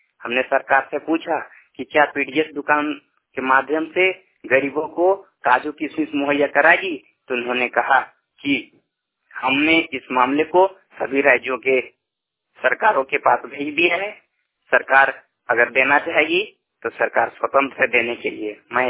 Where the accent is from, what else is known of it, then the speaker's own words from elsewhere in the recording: Bokaro, Jharkhand, India; मैं आरटीआई कैर करता हूं और बोकारो जिले का रहने वाला हूं।